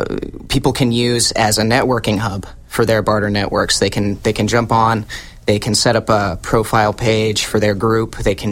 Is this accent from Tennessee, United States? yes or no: no; Pennsylvania, United States; Well, they're trying to shut the Amish down, and I'm from Pennsylvania.